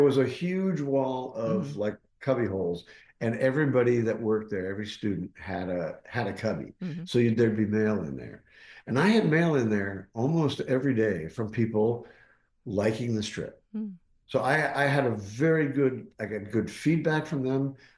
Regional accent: Columbus, Ohio, United States; also born or lived in Pennsylvania; I was born near Pittsburgh, where McKees Rocks is. But my folks moved to Columbus when I was like 1.5 or 2 years old. Mm. So I grew up in Columbus.

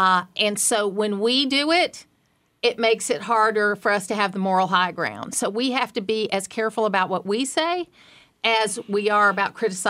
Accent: Atlanta, Georgia, United States; traveled the state for the last 6 years, and it's good to be a little bit more in one place. But Atlanta's my hometown, so it's great to be here.

